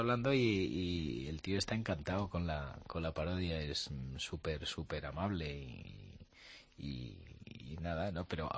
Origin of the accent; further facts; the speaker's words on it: Castilla-La Mancha, Spain; el lenguaje de mi tierra es muy cervantino. Todos los alrededores, Montiel, Villanueva, Los Infantes, Villahermosa, todos los pueblos que rodean, la verdad que tenemos un lenguaje, una manera, una forma.